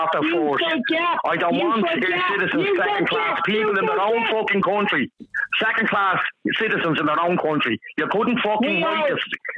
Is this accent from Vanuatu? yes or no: no; Ireland; in this country, the Irish, we all, listen, forget about everything here for a minute, lad, okay? We are Irish.